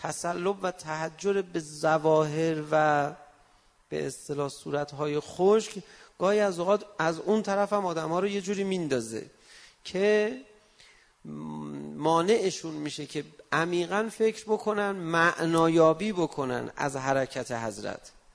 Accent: Iran; من ایرانی هستم و به اصطلاح شیعه هستم

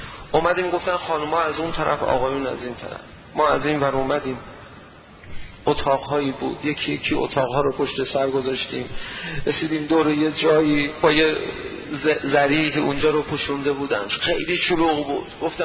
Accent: Afghanistan; moved away; از افغانستان اومدیم گفتیم میریم سمت ایران، از ایران پرواز میکنیم میریم اروپا و اینا، اومدیم و با ماشین سوار شدیم و به مرز اومدیم خراسان، رفتیم مشهد

